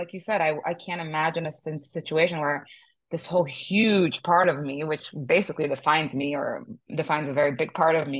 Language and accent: English; Israel; I'm from Israel.